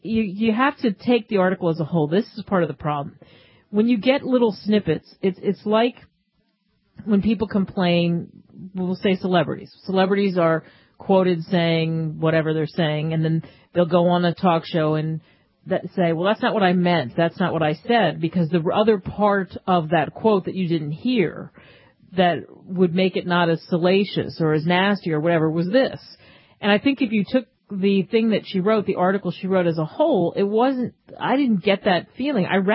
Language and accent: English; Philadelphia, Pennsylvania, United States; also born or lived in New York; I grew up in Philadelphia, New York first, and then we moved to Philadelphia, and of course Valley Forge is there